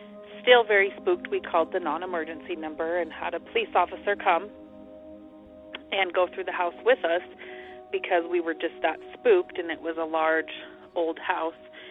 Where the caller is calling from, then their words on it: Midwest, United States; Hey, Derek. I'm calling from the Midwest.